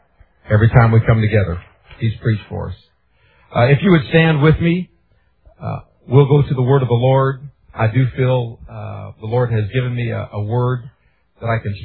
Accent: Illinois, United States; born there; now in California, United States; I was born in Southern Illinois and have been to California the last 11 years

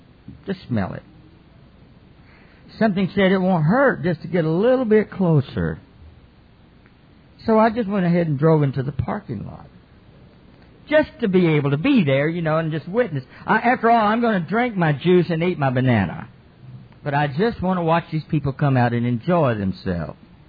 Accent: the South, United States; I'm from the South, but you know, you can't tell.

